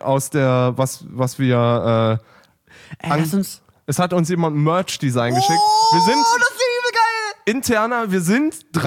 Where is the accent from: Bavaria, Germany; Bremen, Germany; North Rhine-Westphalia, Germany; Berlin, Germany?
North Rhine-Westphalia, Germany; Neuss; Bin aus Neuss.